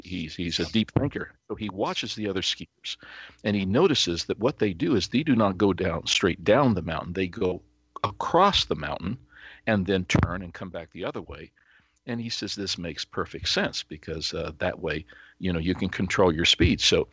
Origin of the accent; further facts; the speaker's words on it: Kansas, United States; We grew up in Kansas, which is so flat.